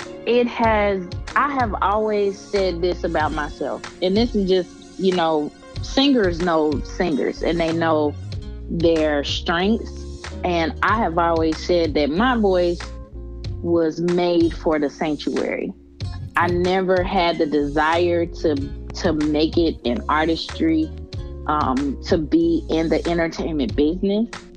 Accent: Tulsa, Oklahoma, United States; moved away; as I was growing up in Tulsa, Oklahoma, when I came to Dallas, there were some people that were already, you know, on the music scene

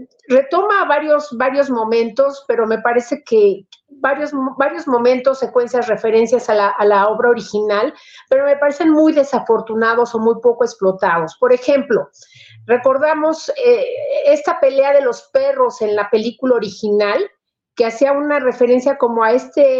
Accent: Mexico; nuestra experiencia como espectadores mexicanos

